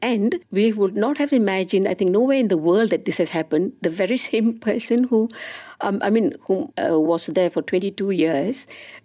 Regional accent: Alor Setar, Kedah, Malaysia; I was growing up in Alostar, although I was born in Kuala Krapahang, I grew up in Alostar. And, you know, there we had a multiracial neighborhood

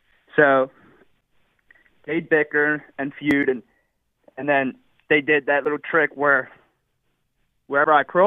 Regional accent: New Jersey, United States; Well, I'm from South Jersey.

